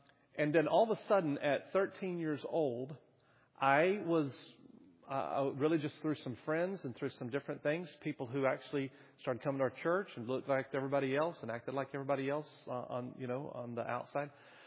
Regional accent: North Carolina, United States; born or raised there; also born or lived in Tennessee

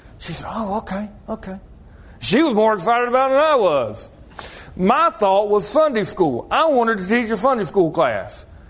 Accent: Georgia, United States; Because I'm from Georgia. I've never been any further north than Pigeon Forge. Never wanted to. I never wanted to go anywhere up north.

